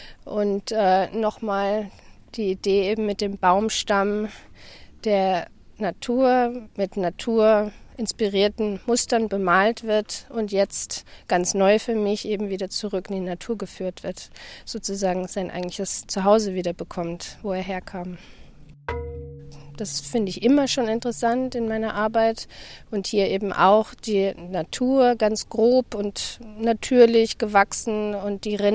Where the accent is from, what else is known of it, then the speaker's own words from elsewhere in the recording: Heidelberg, Baden-Württemberg, Germany; now in New York, United States; ich komme aus Heidelberg, lebe aber schon seit 14 Jahren in New York, in Brooklyn.